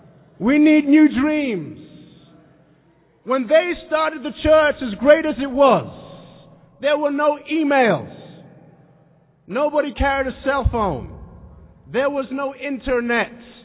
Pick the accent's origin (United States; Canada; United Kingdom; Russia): United Kingdom; England; I'm English. I don't even know if the season's still on.